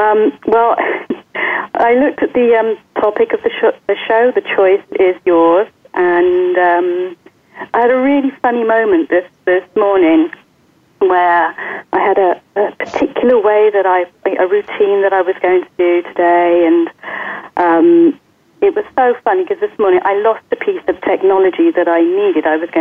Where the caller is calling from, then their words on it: Cheshunt, East of England, United Kingdom; I'm calling in from Cheshunt in Hertfordshire, the UK. And it's in between London and Cambridge.